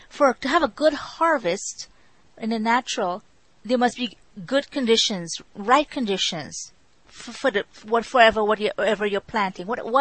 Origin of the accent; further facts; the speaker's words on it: Trinidad & Tobago; when I was growing up in Trinidad